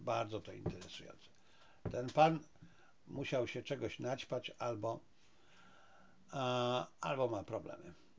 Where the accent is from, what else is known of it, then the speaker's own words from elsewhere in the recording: Silesian Voivodeship, Poland; jako że ja pochodzę ze Śląska, więc ja wiem, na czym to polega.